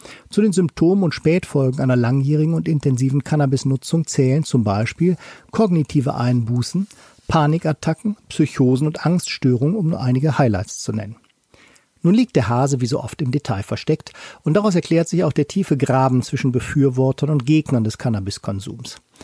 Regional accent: Cologne, North Rhine-Westphalia, Germany; Ich als Kölner kann hiervon ein Lied singen.

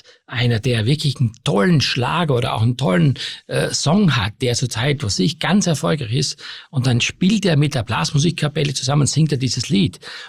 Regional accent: Styria, Austria; Ich habe das miterlebt in meinem Heimatland Steiermark.

